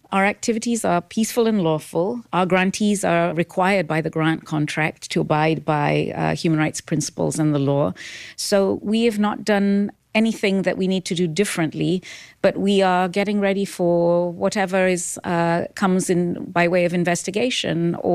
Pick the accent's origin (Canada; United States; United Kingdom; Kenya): Kenya; So I grew up in Kenya under dictatorship.